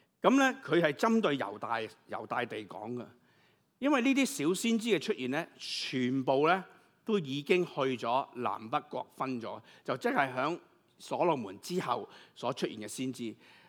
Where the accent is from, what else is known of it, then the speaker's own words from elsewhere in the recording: China; 我哋唔信嗰啲噶嘛，我哋信我哋中国人嘅嘢噶嘛